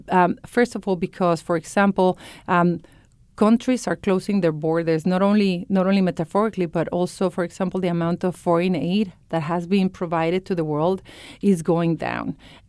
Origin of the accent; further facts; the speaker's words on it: Miami, Florida, United States; As a fact, I'm Cuban from Miami, which is different than Cuban from Chicago and so on.